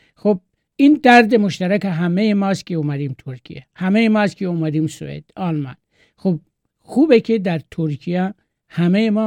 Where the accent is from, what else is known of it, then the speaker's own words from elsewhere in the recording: Iran; moved away; در قبال همه پناهجویان که از ایران اومدیم، از شهرهای مختلف و از کوچه های مختلف اون مملکت اومدیم